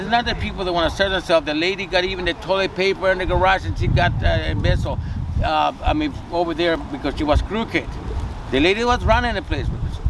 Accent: El Salvador; now in United States; I'm a green carder, like I mentioned to you guys before, I'm from El Salvador.

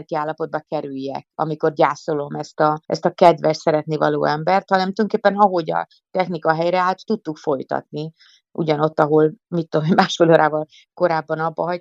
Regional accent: Hungary; born there; first language Hungarian; én Magyarországra születtem, nekem ez az anyanyelvem, én itt kell, hogy boldoguljak ebben az országban

